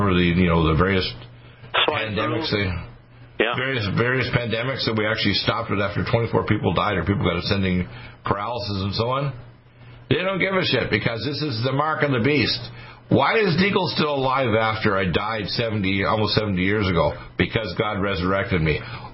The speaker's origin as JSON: {"language": "English", "town": "Detroit", "region": "Michigan", "country": "United States", "tie": "born there", "said": "I was born in Detroit. I could be a U.S. president because I was born in Michigan. All right? My mother was born in North Dakota."}